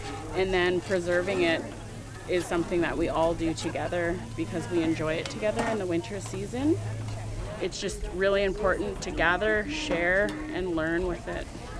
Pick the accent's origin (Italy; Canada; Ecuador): Canada; Witset, British Columbia; I'm from the Tayu clan, and I'm from Whitsett, BC. … which means woman under the water. I have four children, and my husband is from the Gitxsan territory.